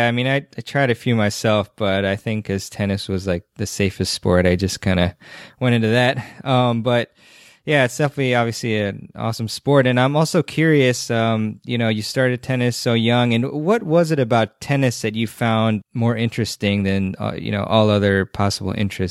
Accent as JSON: {"language": "English", "region": "Maryland", "country": "United States", "tie": "born or raised there", "said": "she is from Maryland, actually, which is my home state."}